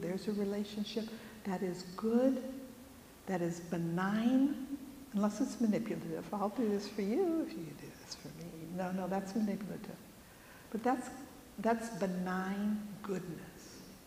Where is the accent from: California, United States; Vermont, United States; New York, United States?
California, United States; Los Angeles; Maybe it's just because I'm from Los Angeles.